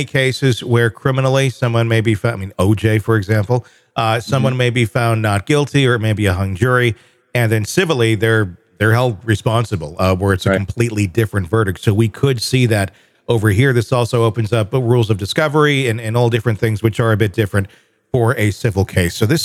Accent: Wisconsin, United States; I grew up in Wisconsin, another very heavy drinking state.

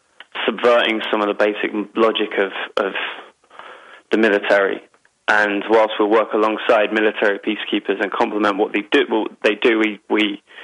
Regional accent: United Kingdom; both Andreas and myself are white European looking. I'm from the United Kingdom

